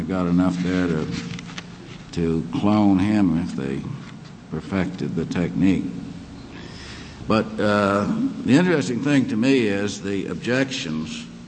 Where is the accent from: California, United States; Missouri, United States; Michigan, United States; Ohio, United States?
Missouri, United States; In Missouri? Why in Missouri? Well, I'm from Missouri.